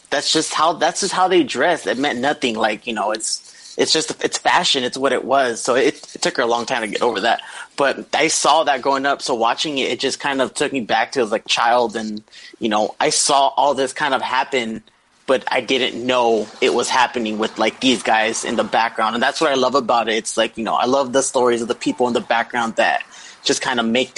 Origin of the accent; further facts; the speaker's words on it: Los Angeles, California, United States; I grew up in Northeast LA. I grew up not far from downtown